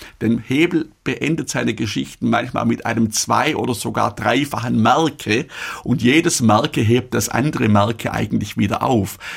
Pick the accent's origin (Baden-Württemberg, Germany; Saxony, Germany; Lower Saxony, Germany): Baden-Württemberg, Germany; Ehingen; Ehingen, wo ich herkomme, das war der Amtshauptsitz von Vorderösterreich.